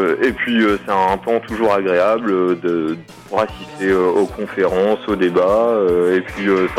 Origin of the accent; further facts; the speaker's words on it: Hauts-de-France, France; now in Le Havre, France; puisque on est originaire de Picardie mais maintenant on est au Havre en Haute-Normandie.